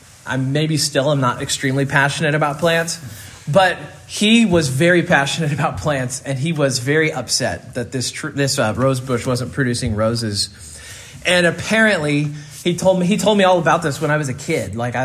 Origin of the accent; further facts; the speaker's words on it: Stafford, Kansas, United States; When I was a kid growing up in Stafford, Kansas, I had a neighbor.